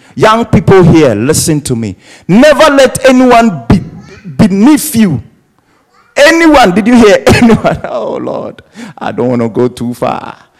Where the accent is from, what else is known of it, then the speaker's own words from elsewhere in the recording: Ghana; I mean, I'm from Ghana. I know Ghana lifestyle.